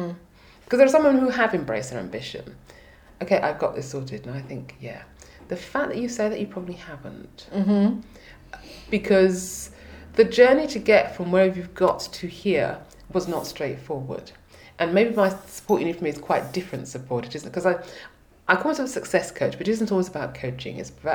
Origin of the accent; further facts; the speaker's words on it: England, United Kingdom; accent: English; maybe my English accent might give me a chance there.